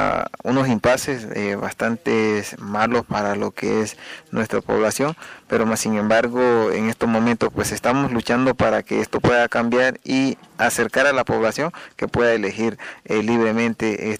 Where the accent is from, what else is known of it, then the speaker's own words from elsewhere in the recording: Honduras; Como hondureño, pues siempre estamos a la expectativa de un mejor futuro